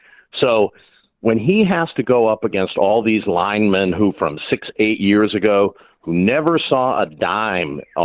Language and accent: English; Warren, Ohio, United States; Yeah, you know, I'm from Warren